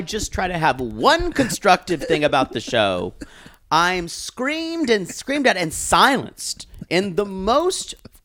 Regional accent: the South, United States; Growing up in the South, I didn't understand anti-Semitism.

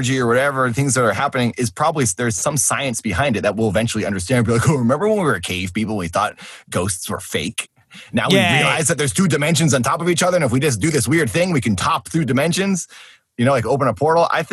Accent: Milford, Massachusetts, United States; I grew up in Massachusetts. My mom and dad are still there. My older brother's still there. And Milford, Massachusetts is a town that my parents lived in.

